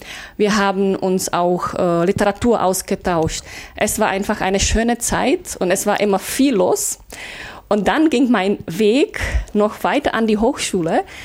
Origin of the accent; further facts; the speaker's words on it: Polička, Pardubice Region, Czechia; German is a second language; Ja, also ich komme aus Tschechien, aus einer kleinen Stadt Polička. Polička liegt in Ostböhmen und ist durch den Komponisten Bohuslav Martinů bekannt.